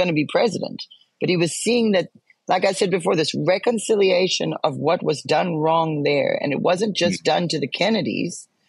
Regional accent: South Africa; now in United States; I'm from South Africa. I'm a legal immigrant.

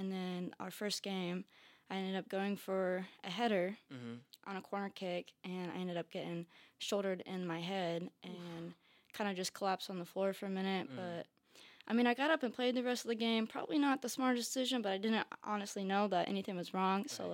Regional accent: Mooresville, Indiana, United States; Well, Mooresville, Indiana. Mm-hmm. So Indy, yeah. But I went to Center Grove High School.

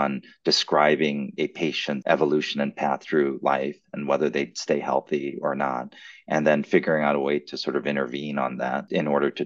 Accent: Wisconsin, United States; also born or lived in Norman, Oklahoma / Chicago; I was born in Norman, Oklahoma, so I'm a lifelong Sooners fan. And I was raised in Southeast Wisconsin, so I've been a lifelong Green Bay Packers fan.

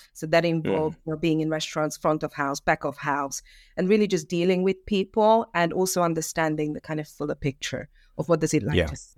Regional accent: Hungary; English is a second language; now in United Kingdom; I'm from Hungary, as you can hear from the accent, but I've been working in the UK for the past 20 years.

